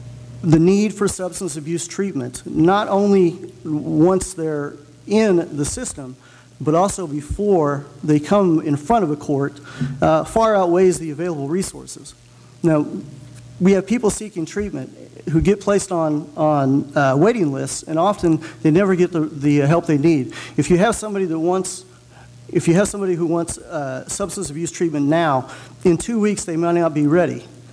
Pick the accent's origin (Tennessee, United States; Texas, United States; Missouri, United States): Missouri, United States; Chillicothe; I grew up in Chillicothe, Missouri, and I'm the sixth of seven kids, and we lived in a three-bedroom house.